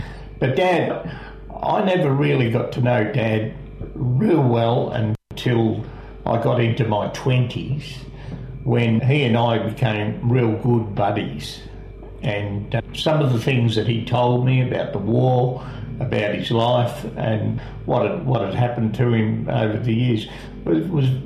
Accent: Portland, Victoria, Australia; born there; I was born in Portland, Victoria, in 1950.

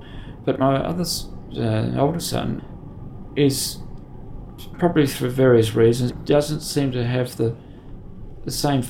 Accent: Sydney, New South Wales, Australia; having been brought up in Sydney

